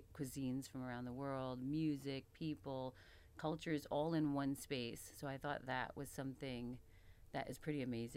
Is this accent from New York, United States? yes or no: yes; Queens, New York, United States; I grew up in Queens, though, in the projects.